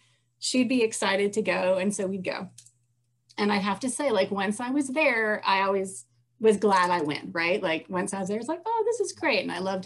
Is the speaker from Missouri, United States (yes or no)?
no; Atlanta, Georgia, United States; And the synagogue I grew up in Atlanta, it was primarily second and third generation Eastern European Jews. And so it was a big conservative synagogue. There was a bunch of us, big Jewish community in Atlanta.